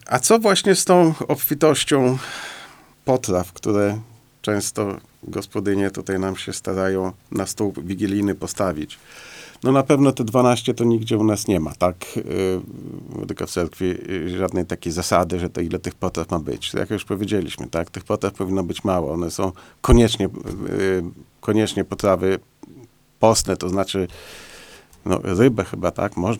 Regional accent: Białystok, Podlaskie Voivodeship, Poland; bo u nas w Białymstoku

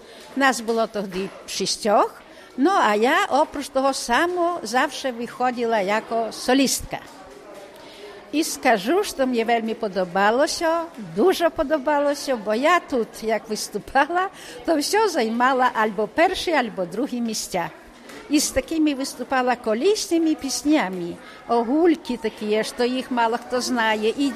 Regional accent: Bucha, Kyiv Oblast, Ukraine; Ми приїхали, я з Буча

